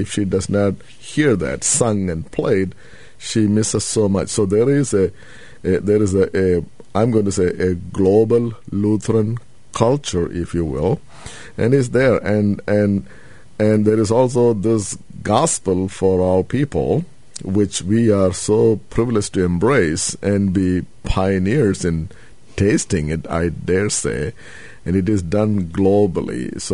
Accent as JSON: {"language": "English", "country": "India", "tie": "born or raised there", "said": "I am on the faculty here, but I was born and raised in India, son of a Lutheran school teacher in India."}